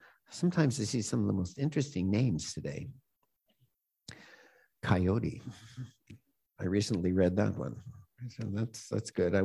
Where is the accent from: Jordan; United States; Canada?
Canada; Montreal, Quebec; I knew somebody growing up in Montreal. His name was Avram, or Avram, as we call them.